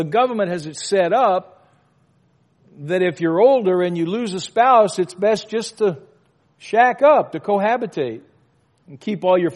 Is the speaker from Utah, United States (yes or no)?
no; Louisiana, United States; When I was growing up in Louisiana, the family typically included the kids that lived on the street because they were always there.